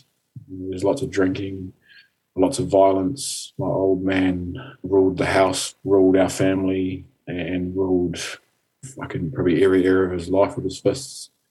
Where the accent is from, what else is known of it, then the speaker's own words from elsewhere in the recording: Napier, Hawke's Bay, New Zealand; I grew up in New Zealand. Grew up in a little place called Napier.